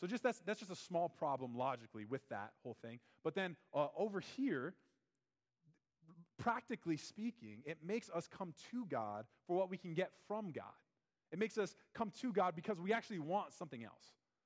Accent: Miami, Florida, United States; I remember as a freshman at Wayne State, I played football over there, and I came from Miami

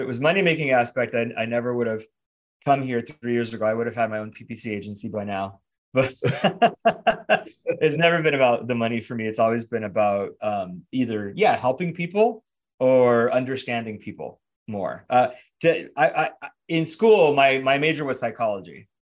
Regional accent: Los Angeles, California, United States; also born or lived in London, United Kingdom; Southern California, born and raised. So I was born in LA. And then, we moved around a little bit, but I lived abroad. I was in London for 2.5 years

